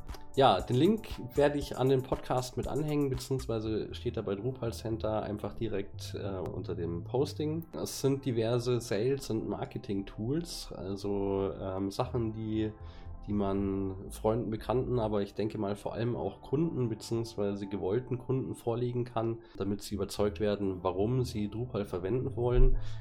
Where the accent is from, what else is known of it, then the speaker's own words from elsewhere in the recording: Munich, Bavaria, Germany; auf Drupal Center, bin aus München und Local Hero.